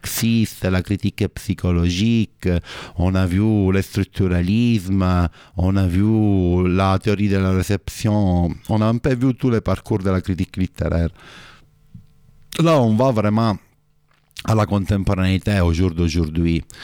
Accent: Italy; French is a second language; now in France; moi je suis italien, donc en tant qu'étranger, je n'ai pas le droit de voter.

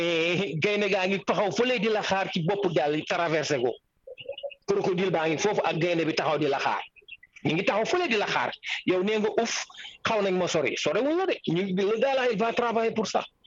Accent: Podor, Saint-Louis, Senegal; Je suis de Podor.

